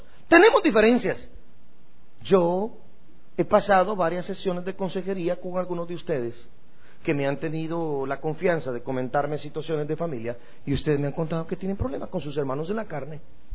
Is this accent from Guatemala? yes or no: yes; Guatemala; vengo de Guatemala y estoy acá